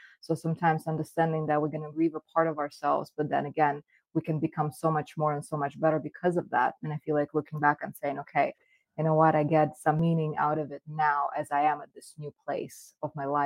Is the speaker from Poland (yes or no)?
no; Russia; English is a second language; moved away as an adult; also born or lived in Soviet Union; now in United States; So I'm in Florida in the United States. I was born and raised. I was actually born in Soviet Union. I was a Soviet baby, but I came from Russia. I moved down here when I was just 18.